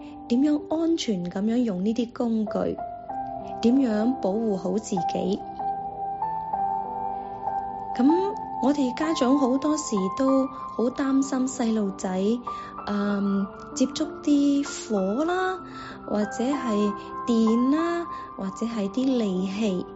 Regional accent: Guangdong, China; 咁我哋广东人有一句说话叫做斩脚趾避沙虫。

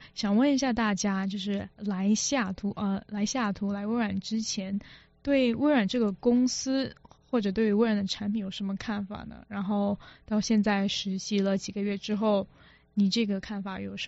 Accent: Toronto, Ontario, Canada; 因为我是从多伦多来的

